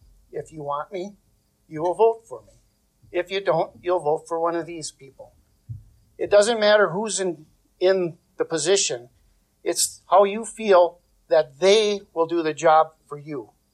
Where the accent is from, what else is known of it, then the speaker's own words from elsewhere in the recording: Gilbert, Minnesota, United States; now in Silver Bay, United States; I was born and raised on the Iron Range in Gilbert. I was one of seven. I moved to Silver Bay in 1994